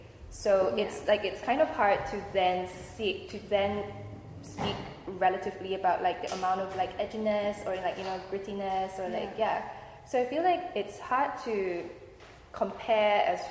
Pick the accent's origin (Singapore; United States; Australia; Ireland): Singapore; I'm not sure that for me being a Singaporean is actually so different from being the citizen of a city